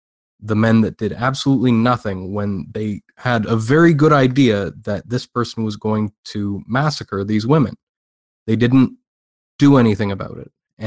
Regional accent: Canada; Well, I'm Canadian. Most people probably know that who have heard of me. I live in a houseboat on James Bay.

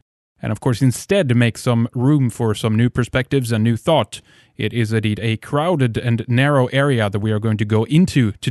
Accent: Sweden; English is a second language; from Sweden

